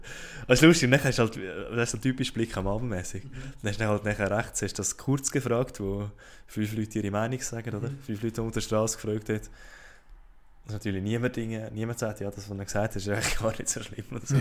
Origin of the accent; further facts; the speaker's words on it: Switzerland; Und darum ist mich als Schweizer gar nicht gewöhnt